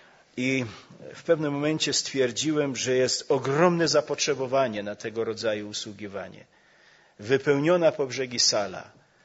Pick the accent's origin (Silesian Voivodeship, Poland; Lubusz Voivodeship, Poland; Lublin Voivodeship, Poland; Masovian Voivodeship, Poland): Silesian Voivodeship, Poland; Bielsko-Biała; A ponieważ ja pochodzę z Bielska